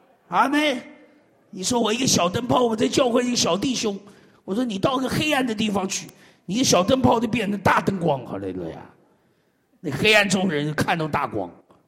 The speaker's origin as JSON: {"language": "Chinese", "town": "Fuzhou", "region": "Fujian", "country": "China", "said": "我们福州人有一个特别，就是嗓门特大，所以福州人讲话人家以为吵架。"}